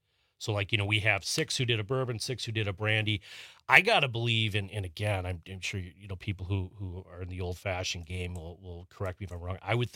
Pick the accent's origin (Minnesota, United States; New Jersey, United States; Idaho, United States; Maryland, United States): Minnesota, United States; I'm from Minnesota, not as old fashions are there, but not quite like Wisconsin.